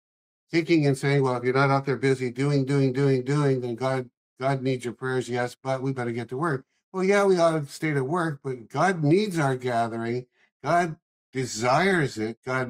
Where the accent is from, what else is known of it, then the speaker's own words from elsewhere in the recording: California, United States; also born or lived in Oregon; I live in Oregon. I was born in Oregon, but I was raised the majority of my life in California. I love California.